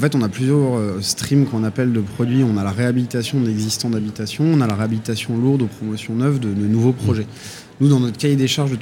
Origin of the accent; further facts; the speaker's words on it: Metz, Grand Est, France; now in Paris, France; Même quand je suis arrivé à Paris, moi, j'ai grandi à Metz.